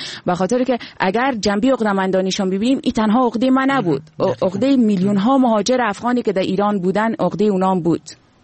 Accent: Afghanistan; امروز ما در وطنم آمدیم

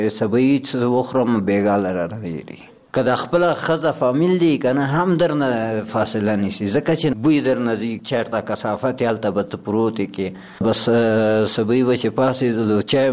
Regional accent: Logar, Afghanistan; او زه اوسیدونکی د لوګر د ولایت یم.

